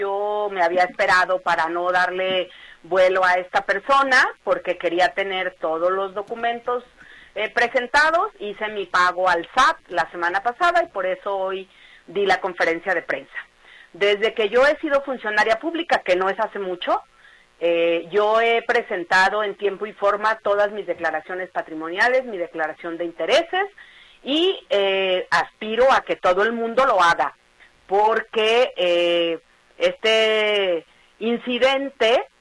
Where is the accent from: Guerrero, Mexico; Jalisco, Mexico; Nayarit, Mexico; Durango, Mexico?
Jalisco, Mexico; Etzatlán; Nosotros somos de Etzatlán. Bueno, mi padre y yo nacimos en Etzatlán, aunque yo vivo ahí pues desde los 15 años